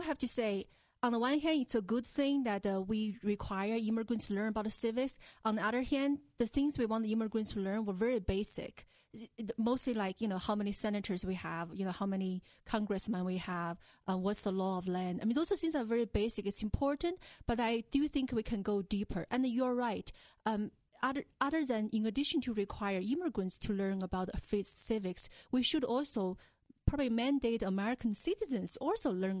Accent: China; when I was growing up in China, everything was rationed, including sugar.

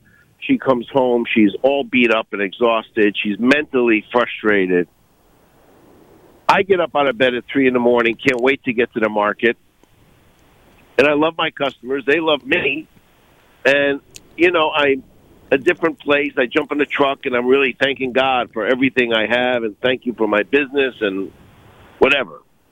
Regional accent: Dallas, Texas, United States; I was originally from Dallas, Texas.

